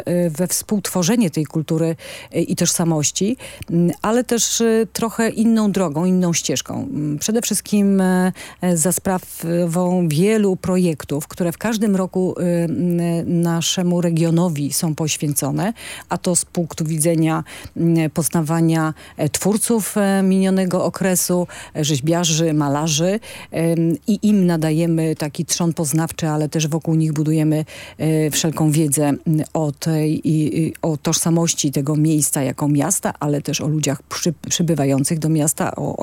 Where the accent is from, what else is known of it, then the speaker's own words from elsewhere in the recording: Pomeranian Voivodeship, Poland; also born or lived in Gdynia; now in Wejherowo, Poland; nie jestem wejherowianką, jestem nią od iluś lat. Wcześniej mieszkałam w Gdyni, a tak naprawdę pochodzę z środkowych Kaszub, czyli rejonu Kartuz-Sierakowic.